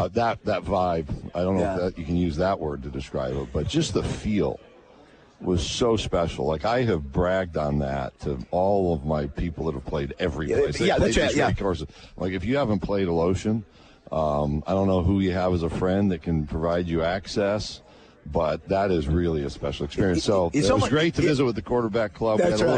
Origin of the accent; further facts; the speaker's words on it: Syracuse, New York, United States; I grew up outside Syracuse, New York.